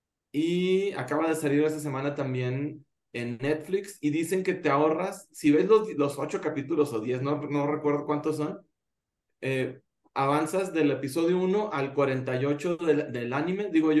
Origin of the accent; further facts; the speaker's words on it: Mexico; ahora, como a mí como mexicano, me gustaron mucho